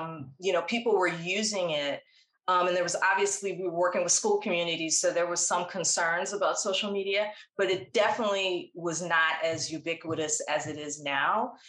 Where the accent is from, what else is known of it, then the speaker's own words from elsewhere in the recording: Washington, District of Columbia, United States; But because I grew up in Washington, D.C., and understood the rhythms of the federal government